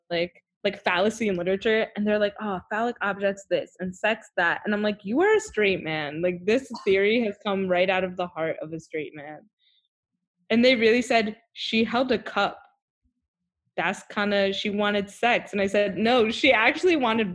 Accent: New Jersey, United States; How are people going to know we're from Jersey?

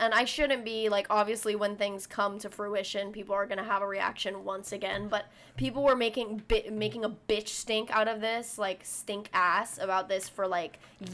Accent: Hawaii, United States; I can sympathize and empathize on a certain level being Hawaiian.

